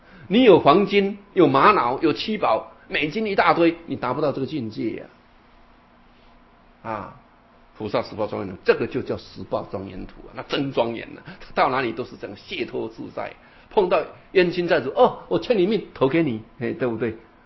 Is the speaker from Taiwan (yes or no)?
yes; Taiwan; 我们台湾话叫头大面树空，